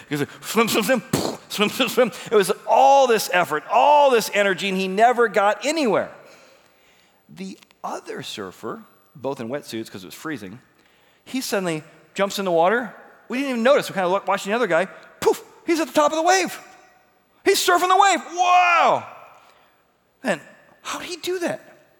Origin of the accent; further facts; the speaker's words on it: Midwest, United States; Well, the nice thing about a hurricane versus a tornado, I grew up in the Midwest, is you get like 15 minutes notice for the tornado.